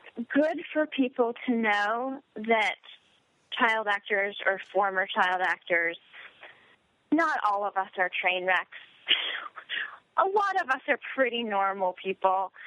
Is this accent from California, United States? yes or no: yes; Hollywood, California, United States; So it chronicles my life growing up in Hollywood